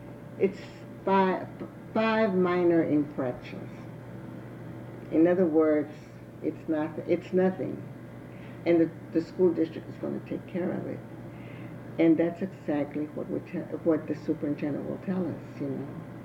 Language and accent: English; Houston, Texas, United States; born there; because I was born here in Houston, in Magnolia Park. I went to Daisy Elementary. We had no bilingual teachers there, you know.